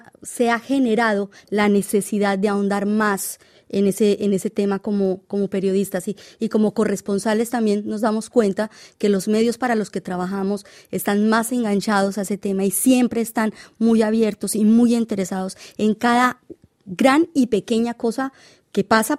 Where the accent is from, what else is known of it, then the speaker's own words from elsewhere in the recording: Colombia; moved away; Yo vengo de Colombia, un país donde crecimos con la violencia